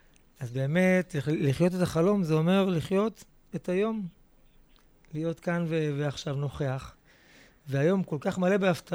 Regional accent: Netivot, Southern District, Israel; נולדתי בנתיבות. ממש יליד באר שבע. נולדתי בנתיבות. שם גדלתי את רוב ימי, גם עכשיו אני גר במושב ליד, עם משפחתי המתוקה.

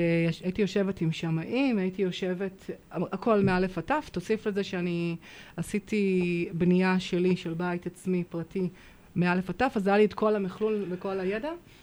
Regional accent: Herzliya, Tel Aviv District, Israel; also born or lived in Even Yehuda; now in Hadera, Israel; גדלתי בהרצליה, קצת אבן יהודה, התחתנתי, עברנו לגור באור עקיבא, היה כמה שנים שהייתי צריכה להתאקלם השינוי, ובנינו בית בחדרה, שכונת הפארק, שכונה צעירה.

